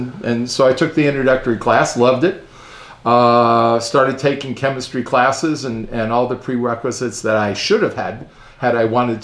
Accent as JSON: {"language": "English", "town": "Santa Monica", "region": "California", "country": "United States", "tie": "born or raised there", "said": "Well, I grew up in Santa Monica."}